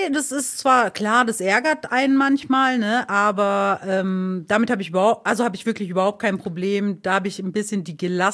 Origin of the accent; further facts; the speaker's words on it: Greece; Weil ich bin Griechin